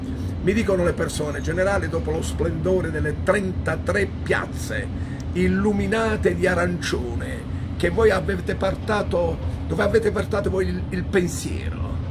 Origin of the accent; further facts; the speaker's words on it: Sicily, Italy; Io sono un siciliano, là dove c'è il sole c'è gioia, c'è voglia di vivere.